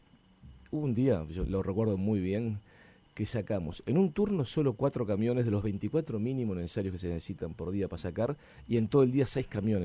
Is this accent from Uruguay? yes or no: yes; Uruguay; Y yo me di cuenta que era como buen uruguayo de la cultura de tirar en la calle cosas o desde el auto cosas